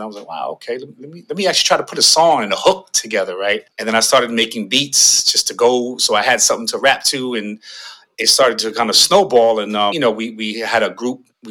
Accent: New York, United States; It was just, you know, I'm from New York, you know, born and raised.

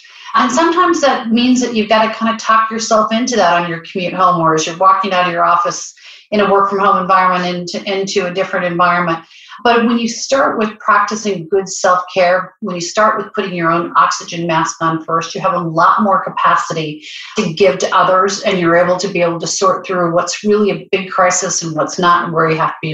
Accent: Pacific Northwest, United States; now in New Jersey, United States; I grew up in the Northwest and my heart still lives in the Northwest, despite the fact that I'm physically in New Jersey

